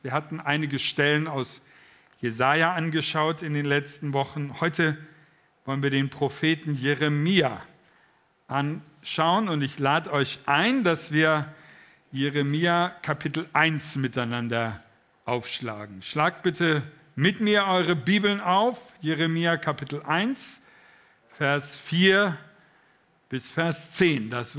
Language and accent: German; Velbert, North Rhine-Westphalia, Germany; Wenn ich dann immer erzähle, ich komme aus Felbert